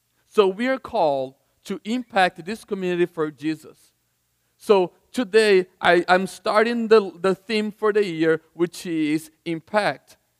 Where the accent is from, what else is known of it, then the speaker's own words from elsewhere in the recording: Goiânia, Goiás, Brazil; Back in the 80s, I grew up in Goiânia, in Brazil, Goiânia, and that town